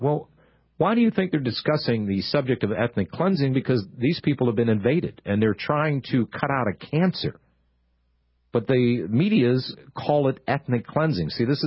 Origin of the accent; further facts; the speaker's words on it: Austin, Texas, United States; This showed up in my hometown newspaper here, the Austin Un-American Statesman